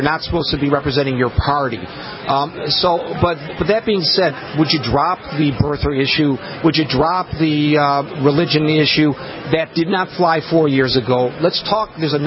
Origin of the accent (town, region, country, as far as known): Michigan, United States